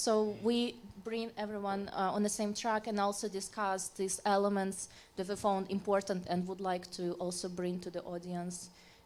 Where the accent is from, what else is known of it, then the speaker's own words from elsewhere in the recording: Poland; I'm from Poland